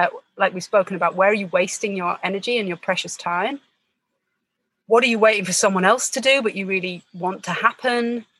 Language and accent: English; England, United Kingdom; I'm English, British.